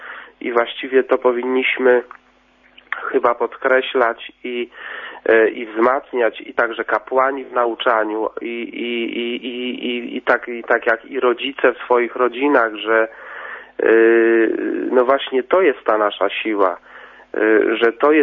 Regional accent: Masovian Voivodeship, Poland; A na początku chciałem powiedzieć, że wychowałem się w Czasnyszu w ogóle.

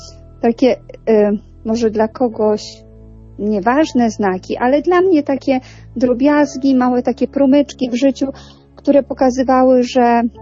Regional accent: Tarnobrzeg, Subcarpathian Voivodeship, Poland; bo ja pochodzę z Tarnobrzega, więc to jest bardzo niedaleko.

